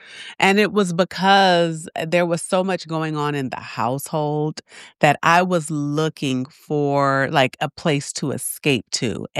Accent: Los Angeles, California, United States; In Los Angeles, and then I had 4 total siblings.

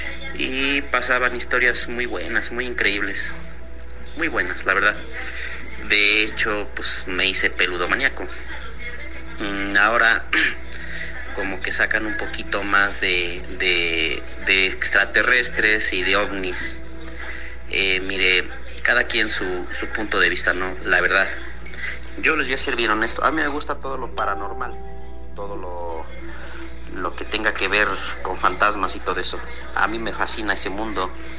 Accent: Tlaxcala, Mexico; Yo soy de Tlaxcala y ahí es muy común que haya apariciones y leyendas, ¿no?

